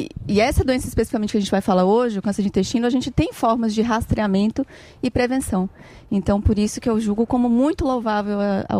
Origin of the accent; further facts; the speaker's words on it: Bahia, Brazil; Eu sou baiana.